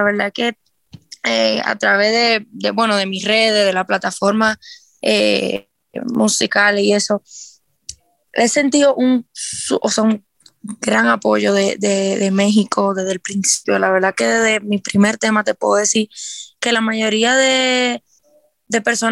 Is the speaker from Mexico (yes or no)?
no; Dominican Republic; de República Dominicana